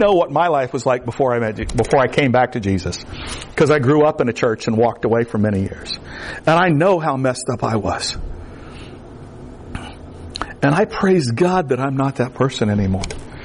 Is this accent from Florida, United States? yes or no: yes; Florida, United States; I grew up in the Everglades. You know, alligators, now pythons